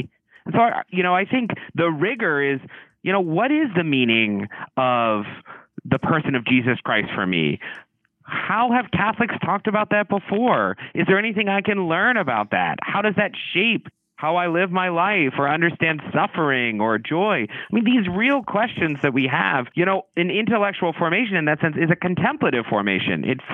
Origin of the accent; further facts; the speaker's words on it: the South, United States; You know, I grew up in the South and everyone's like, well, why do you worship Mary?